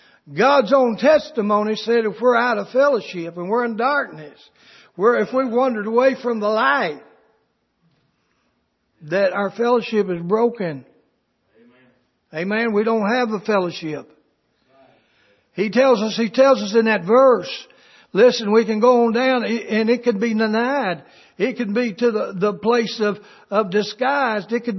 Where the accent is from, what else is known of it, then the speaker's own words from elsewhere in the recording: Kentucky, United States; Now, I was from Kentucky.